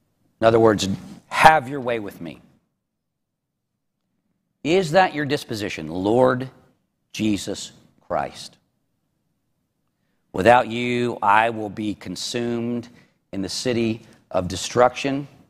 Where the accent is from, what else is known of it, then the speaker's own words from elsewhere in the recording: Charlotte, North Carolina, United States; And I actually heard the gospel in many different contexts growing up in Charlotte, from my grandmother and even from my mother and in church settings.